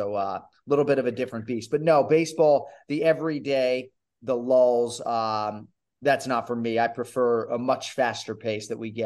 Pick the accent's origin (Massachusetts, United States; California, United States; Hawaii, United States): Massachusetts, United States; Boston; I think for a lot of kids growing up in Boston, we desire to be on WEEI Sports Radio 850, which was a juggernaut, certainly when I was a kid.